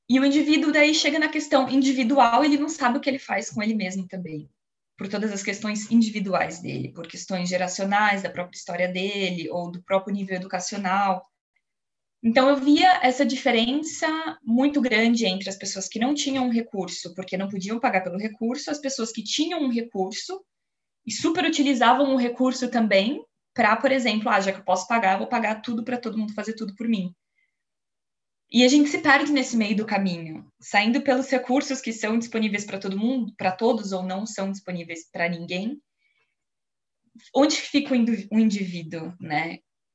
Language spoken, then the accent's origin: Portuguese; São Paulo, Brazil; eu sou brasileira do interior de São Paulo.